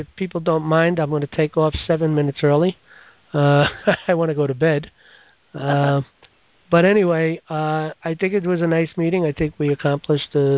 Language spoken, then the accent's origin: English; New York, United States; from Dutchess County